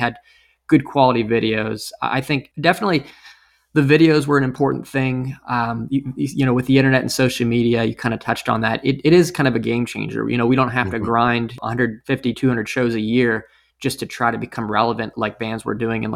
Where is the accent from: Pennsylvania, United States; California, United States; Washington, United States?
Pennsylvania, United States; Pittsburgh; I grew up in the Pittsburgh area and we were pretty active in the Pittsburgh local club scene